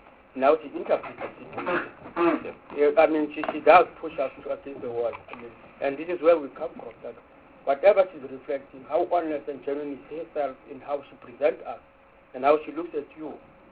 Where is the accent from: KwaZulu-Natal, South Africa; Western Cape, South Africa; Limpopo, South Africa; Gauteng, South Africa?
Western Cape, South Africa; Crossroads; We can tell you that I grew up in Crossroads.